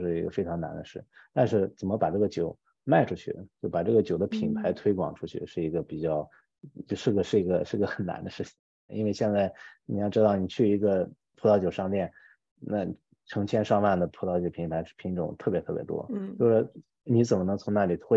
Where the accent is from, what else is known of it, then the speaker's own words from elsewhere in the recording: Jinan, Shandong, China; 在我出生的成长地方山东济南